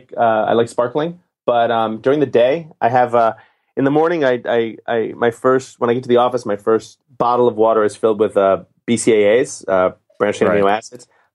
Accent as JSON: {"language": "English", "town": "New York City", "region": "New York", "country": "United States", "tie": "born or raised there", "said": "I grew up in Manhattan drinking tap water from New York City apartments my whole life."}